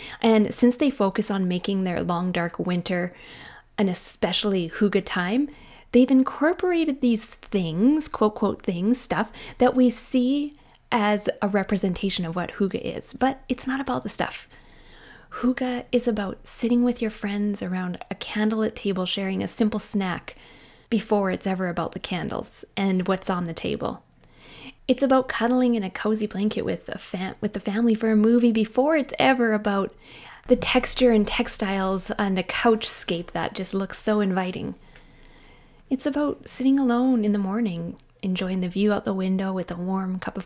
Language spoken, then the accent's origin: English; Canada; I am a Canadian mom in small town Canada.